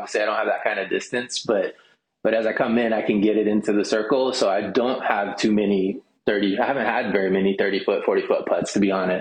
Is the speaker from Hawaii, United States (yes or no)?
yes; Hawaii, United States; I'm from Hawaii, grew up in Hawaii, and so their art has a lot of Hawaii ties to it.